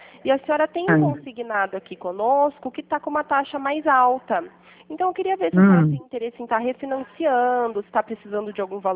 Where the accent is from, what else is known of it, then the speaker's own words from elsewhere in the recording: Pirassununga, São Paulo, Brazil; Eu sou da cidade de Pirassununga